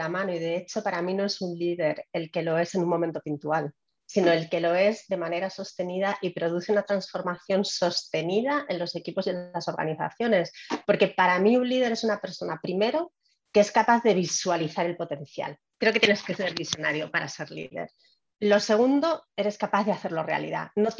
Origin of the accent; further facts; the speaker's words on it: Spain; now in United States; Pues soy una mujer española que trabaja duro cada día